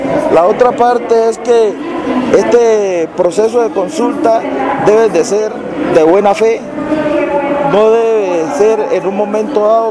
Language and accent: Spanish; Suárez, Cauca, Colombia; vengo del departamento del Cauca, del municipio de Suárez, de un corregimiento llamado La Toma.